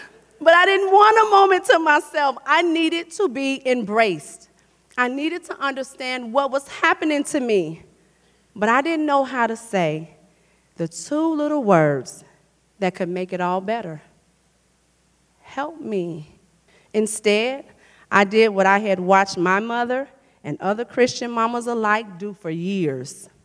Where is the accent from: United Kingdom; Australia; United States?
United States; Chicago, Illinois; summer, I expanded my work to Chicago. It was fun, exciting, and a really big deal. I was going back to my hometown to serve the very community that was the foundation to who I had become.